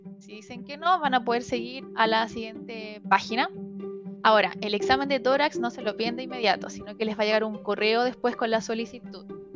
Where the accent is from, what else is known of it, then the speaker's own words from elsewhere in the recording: Graneros, O'Higgins, Chile; en mi caso, yo soy de Graneros. Entonces yo puse mi dirección, suburbio, puse Graneros, y la ciudad puse Rancagua.